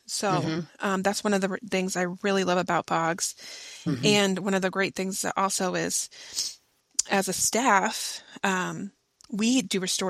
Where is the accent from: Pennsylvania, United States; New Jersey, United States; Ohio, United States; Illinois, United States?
Ohio, United States; I'm originally from Ohio, so I moved to Columbus.